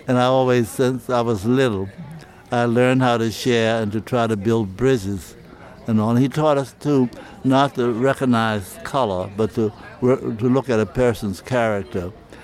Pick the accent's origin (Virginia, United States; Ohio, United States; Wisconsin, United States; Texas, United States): Virginia, United States; Farmville; Farmville was my hometown, and I grew up during the Depression.